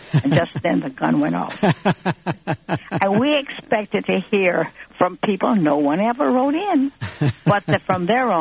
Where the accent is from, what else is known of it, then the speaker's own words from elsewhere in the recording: Louisiana, United States; now in New York, United States; Oh, I came up from Louisiana. In fact, I hope to go down there next week to pay a little visit.